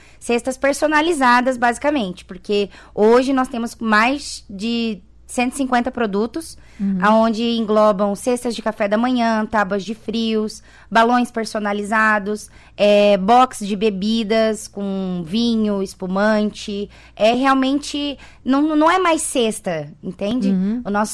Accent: São Paulo, Brazil; now in Cascavel, Brazil; porque nós somos de São Paulo, e lá em São Paulo é uma coisa muito comum, cesta de café da manhã.

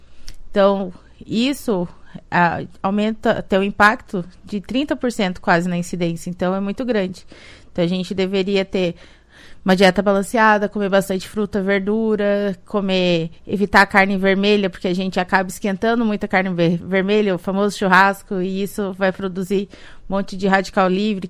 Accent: Londrina, Paraná, Brazil; also born or lived in Curitiba; now in Cascavel, Brazil; Eu sou de Londrina, mas minha formação é toda em Curitiba.

